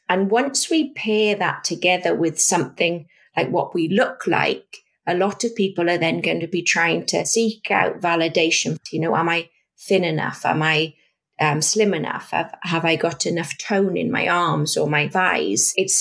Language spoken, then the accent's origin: English; Wales, United Kingdom; now in Ontario, Canada; I'm a clinical psychologist here in Ontario, but you can tell by my accent, I originate somewhere far away. In Wales.